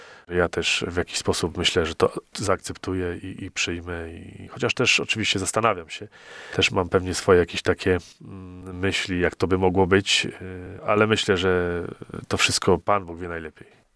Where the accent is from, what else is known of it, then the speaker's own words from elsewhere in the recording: Koźminek, Greater Poland Voivodeship, Poland; ja pochodzę z Koźminka, tutaj z parafii w Koźminku, też niedaleko jest właśnie, sąsiadujemy z parafią w Opatówku